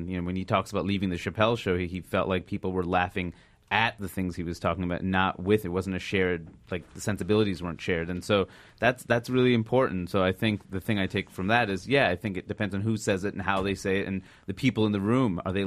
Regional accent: United States; And in India, I'm an American, only an American.

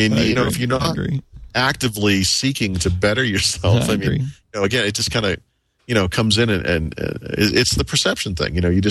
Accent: Boston, Massachusetts, United States; I'm from Boston, but if I were to move to Colorado or something and I miss the Red Sox

